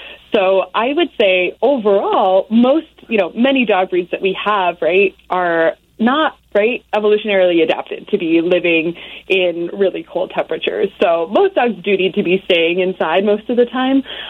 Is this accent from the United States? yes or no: yes; Rochester, New York, United States; born there; but I was born in Rochester, New York, which does get very cold on Lake Ontario.